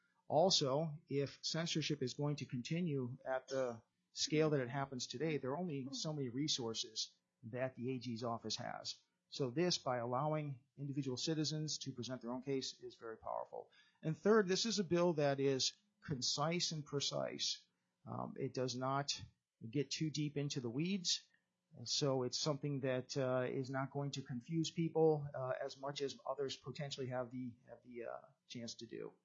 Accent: Florida, United States; I'm from Florida. So Atlanta, Florida, they're kind of closer.

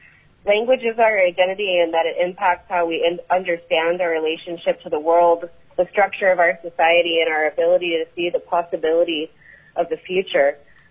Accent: Metlakatla, Alaska, United States; I am here today representing myself. I'm from Metlakatla, Alaska.

